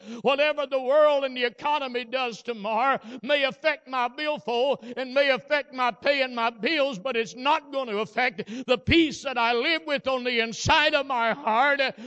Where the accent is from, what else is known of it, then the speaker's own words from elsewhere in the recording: Lynch, Kentucky, United States; born there; I got to thinking about this the other day, and I was born in Lynch